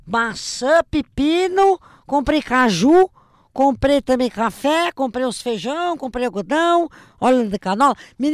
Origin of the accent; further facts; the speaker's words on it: Northeast Region, Brazil; Eu sou nordestina.